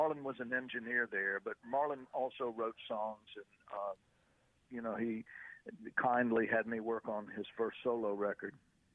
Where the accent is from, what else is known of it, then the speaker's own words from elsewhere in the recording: the South, United States; Growing up in the South